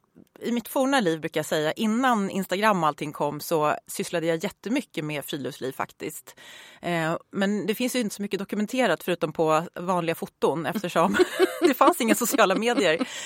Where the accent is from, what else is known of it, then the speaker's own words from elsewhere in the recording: Uppsala, Uppsala County, Sweden; Jag är född och uppvuxen i Uppsala.